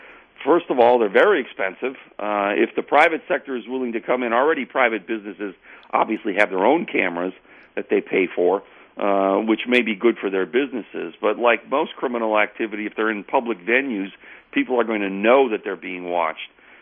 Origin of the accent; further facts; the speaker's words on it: Milwaukee, Wisconsin, United States; I've been in Milwaukee for 28 years. I was from Milwaukee as a child. I grew up in Milwaukee.